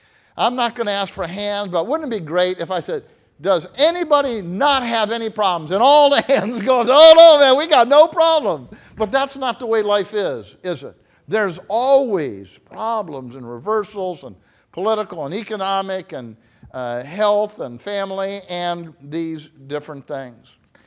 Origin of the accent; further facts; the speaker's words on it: Cleveland, Ohio, United States; And so I was brought up in Cleveland, Ohio, and baptized in a congregation there, Lorain Avenue.